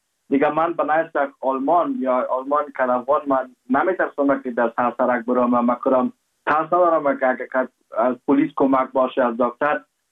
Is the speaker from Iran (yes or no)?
no; Afghanistan